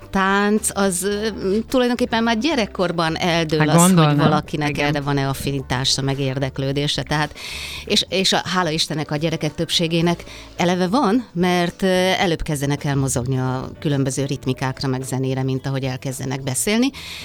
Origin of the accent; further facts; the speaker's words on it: Kiskunlacháza, Pest, Hungary; Én egy kunsági faluból származom, Kiskulacházáról, amely most már város, nem is olyan régóta lett város.